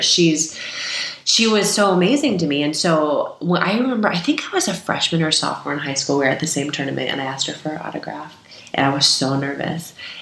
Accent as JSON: {"language": "English", "region": "California", "country": "United States", "tie": "born or raised there", "said": "And I grew up in the Bay Area."}